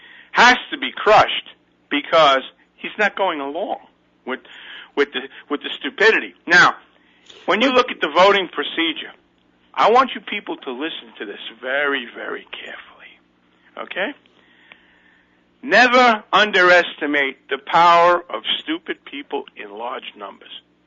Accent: Brooklyn, New York, United States; If I'm wrong, I'm just some jerk from Brooklyn. … from Brooklyn.

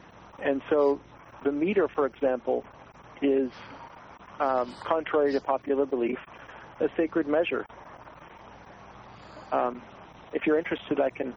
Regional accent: Laguna Niguel, California, United States; place called Laguna Niguel, which was the town where I grew up.

